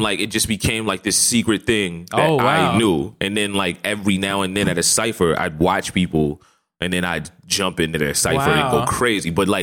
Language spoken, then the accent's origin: English; Hagerstown, Maryland, United States; I'm from Maryland. I'm from Hagerstown, Maryland. So our west of Baltimore. So western Maryland.